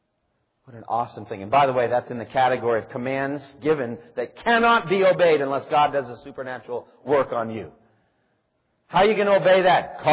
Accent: Massachusetts, United States; For myself, I was raised in Eastern Massachusetts as an Irish Catholic kid. I was an altar boy. And I went to St. Jeremiah's Church and St. Anselm's Church.

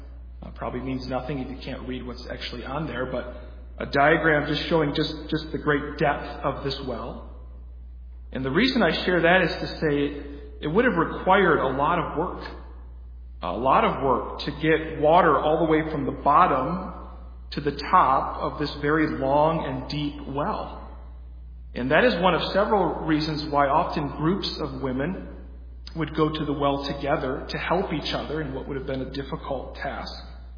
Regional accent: Michigan, United States; now in Georgia, United States; You know, growing up in Michigan, I used to always hear sermons or Bible lessons about this passage and about how nobody would ever want to be outside working in the middle of the day. And being from Michigan, that didn't make a ton of sense to me until I moved down here to Georgia.

